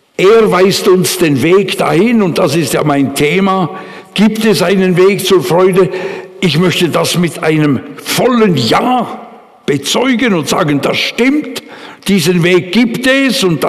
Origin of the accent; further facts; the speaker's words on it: Switzerland; Ich bin immer begeistert, wenn ich einen Psalm lese als Schweizer.